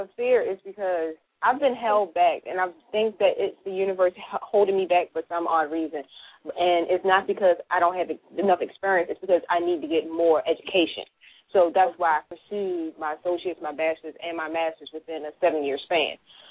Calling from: Baltimore, Maryland, United States; Baltimore, Maryland.

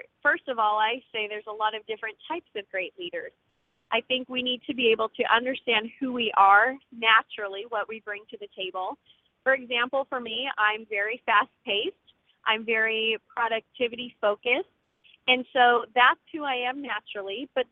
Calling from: Georgia, United States; Well, I'm calling from Northeast Georgia

